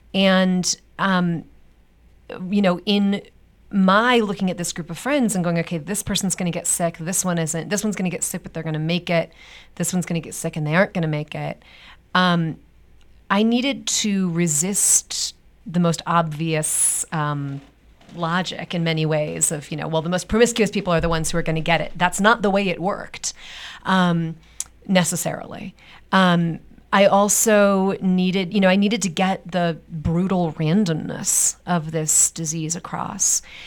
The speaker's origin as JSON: {"language": "English", "town": "Chicago", "region": "Illinois", "country": "United States", "said": "the why beyond I'm from Chicago, I love Chicago, I love writing about Chicago"}